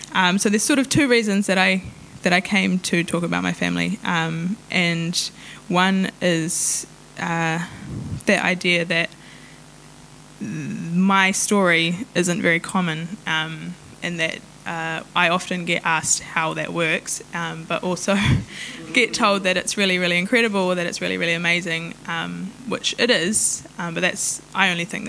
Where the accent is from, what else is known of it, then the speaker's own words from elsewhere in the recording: New Zealand; first language Maori; English is a second language; And I also stated that I am Pākehā, but my first language was Māori.